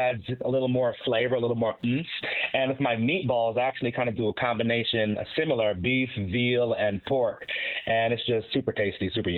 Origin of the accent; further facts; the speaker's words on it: New Jersey, United States; You know, it's crazy. I'm actually from New Jersey, but did not have apple butter.